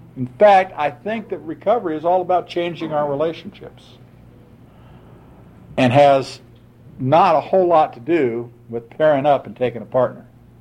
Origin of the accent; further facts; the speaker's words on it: Los Angeles, California, United States; A little of my background, I'm from Los Angeles originally.